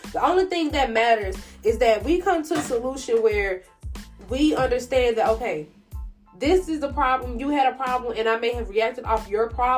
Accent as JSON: {"language": "English", "region": "Mississippi", "country": "United States", "said": "But honestly, y'all, I'm from Mississippi, and only thing that's been going on is bipolar."}